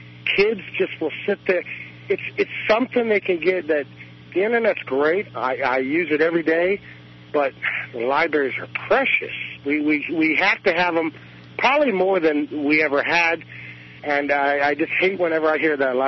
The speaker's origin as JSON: {"language": "English", "town": "Sacramento", "region": "California", "country": "United States", "tie": "born or raised there", "said": "Yeah, and, well, I'm native Californian, born in Sacramento."}